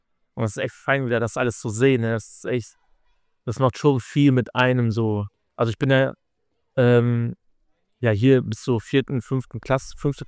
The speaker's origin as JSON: {"language": "German", "town": "Osnabrück", "region": "Lower Saxony", "country": "Germany", "tie": "born or raised there", "said": "Ich bin in Osnabrück geboren und dann bis ich 19 war, war ich tatsächlich so Schinkelaner."}